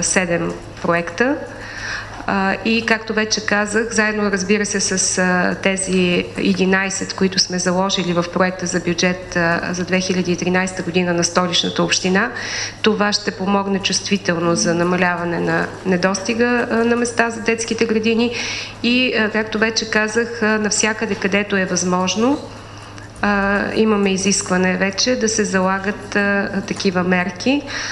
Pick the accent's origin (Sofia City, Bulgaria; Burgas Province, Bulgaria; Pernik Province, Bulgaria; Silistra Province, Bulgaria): Sofia City, Bulgaria; Sofia; Това са всички ние с вас сме софиянци, но сме и български граждани.